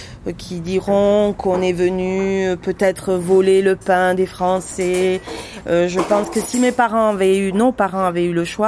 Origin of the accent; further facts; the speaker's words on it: Chile; chez nous, au Chili, les gens font la queue pour avoir ce vaccin.